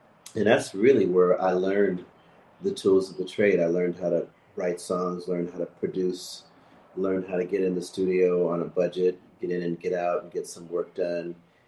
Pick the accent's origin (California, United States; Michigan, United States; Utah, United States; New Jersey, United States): California, United States; Santa Monica; Grew up in Santa Monica, California. Yeah, LA. They both came here from the South, and they met at a church in Santa Monica.